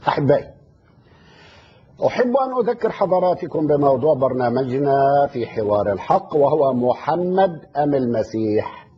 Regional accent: Egypt; ولكن من اجل الاحداث الحزينه التي تجتاح بلادنا مصر

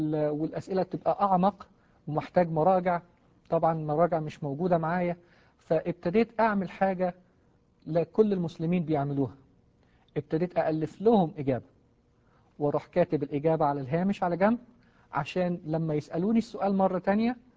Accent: Egypt; فعرفوا من اللكنة بتاعتي إني مصري، مش بس بتكلم عربي، لا عرفوا إني مصري

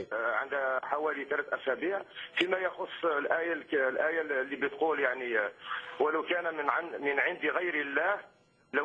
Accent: Algeria; أنا أمازيغي يعني من الجزائر.

